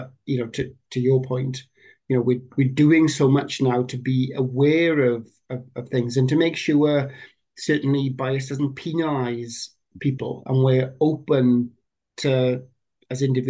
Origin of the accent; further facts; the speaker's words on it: Wales, United Kingdom; I came from the Welsh Valleys, and we had very little diverse culture where I came from.